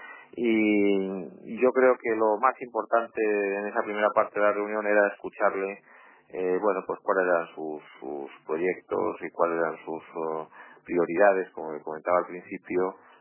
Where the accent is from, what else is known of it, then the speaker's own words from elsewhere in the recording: Spain; now in Uruguay; los temas que nos interesan como empresarios españoles en Uruguay